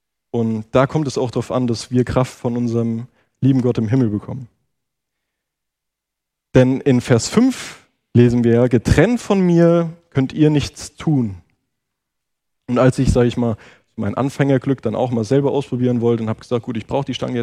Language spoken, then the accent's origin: German; Wissenbach, Hesse, Germany; Also ich bin ja in Wissenbach aufgewachsen